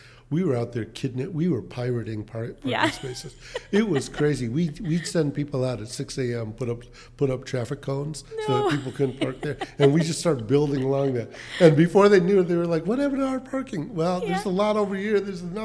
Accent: Chicago, Illinois, United States; And when you talk about me growing up in Chicago and sitting on different not-for-profit boards, I knew which bank to go to, you know.

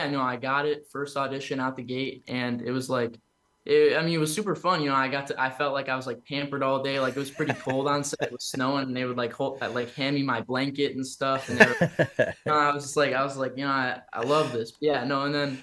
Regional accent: Chicago, Illinois, United States; Like I'm from Chicago.

